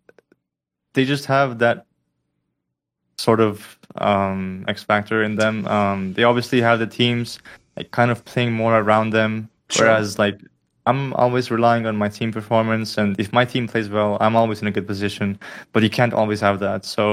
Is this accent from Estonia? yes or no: yes; Estonia; first language Estonian; English is a second language; I've basically never played in a team where I would speak Estonian, my mother language.